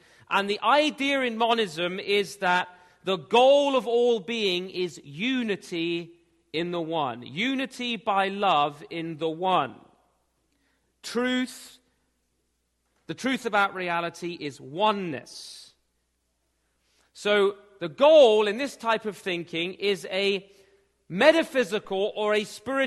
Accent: England, United Kingdom; in the context in which I grew up in England

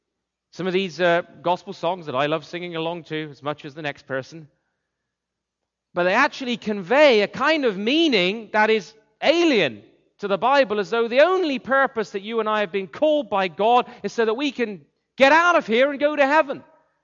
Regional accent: South West England, United Kingdom; I grew up in England, I grew up in Wiltshire.

